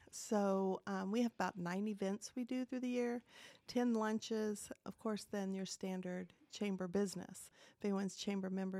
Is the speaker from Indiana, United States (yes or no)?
yes; Indiana, United States; I'm from Randolph County.